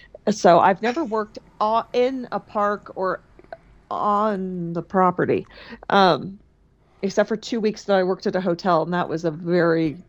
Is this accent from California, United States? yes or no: yes; California, United States; Well, growing up in California, it was a really big deal if my family could afford to go to Disneyland